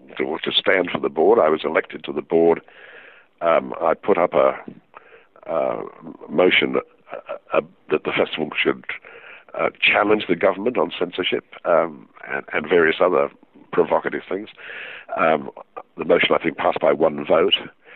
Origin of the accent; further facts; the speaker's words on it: England, United Kingdom; Well, I grew up in England during the war